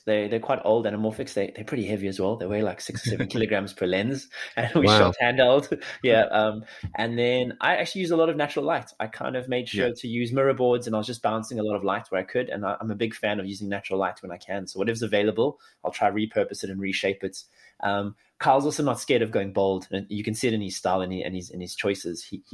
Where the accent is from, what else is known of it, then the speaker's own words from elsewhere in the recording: Johannesburg, Gauteng, South Africa; born there; I was born in Johannesburg